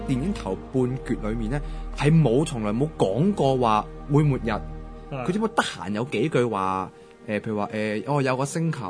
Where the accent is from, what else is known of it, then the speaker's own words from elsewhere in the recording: Hong Kong; 即我哋香港人啊，嘗試眼光跳一跳，抽離啲，